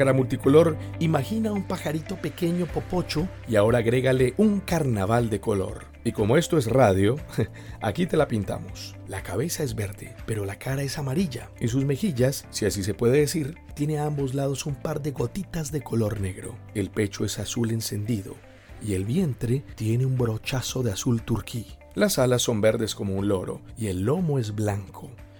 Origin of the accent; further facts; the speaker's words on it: Colombia; Y la nuestra, como colombianos, es hacerle justicia a ese enorme título de ser el país de las aves